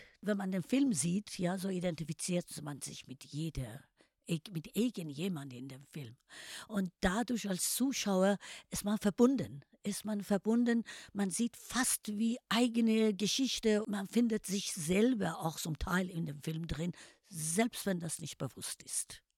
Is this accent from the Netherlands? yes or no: no; Iran; German is a second language; now in Germany; was das in meiner Heimat los ist im Iran